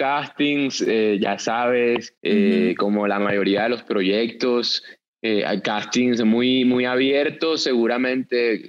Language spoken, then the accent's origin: Spanish; Colombia; yo lo vi como una oportunidad para reivindicar a mi pueblo colombiano a través del personaje